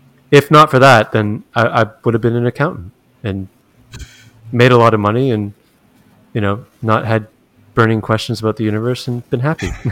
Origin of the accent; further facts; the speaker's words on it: Chatham, Ontario, Canada; defend my hometown. Chatham, Ontario.